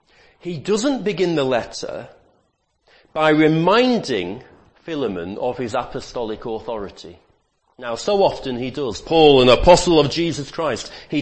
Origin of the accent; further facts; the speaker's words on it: North West England, United Kingdom; I'm from Lancashire